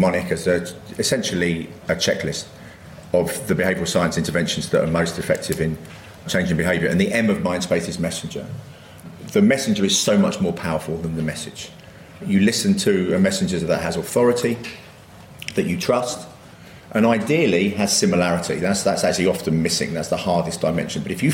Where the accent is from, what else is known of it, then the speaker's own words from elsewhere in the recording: London, United Kingdom; my accent is not posh. I come from the East End of London, and I've kept most of my accent, although my friends still think I'm posh.